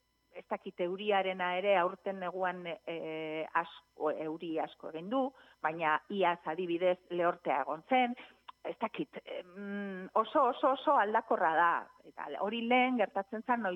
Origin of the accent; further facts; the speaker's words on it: Villabuena de Álava, Basque Country, Spain; ni Eskuernagakoa naiz, Bilabuena de Alabakoa